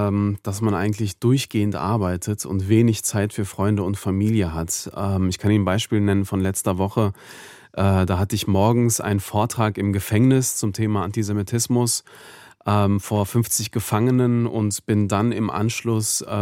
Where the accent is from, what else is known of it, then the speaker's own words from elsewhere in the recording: Duisburg, North Rhine-Westphalia, Germany; Ein wunderschöner Ort. Ein Ort, der sehr divers ist, sehr unterschiedlich ist, sehr solidarisch ist